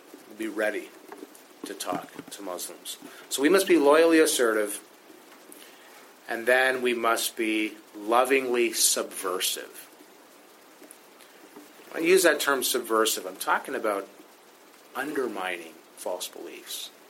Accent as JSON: {"language": "English", "country": "Canada", "said": "Most of us, you know, we're Canadian."}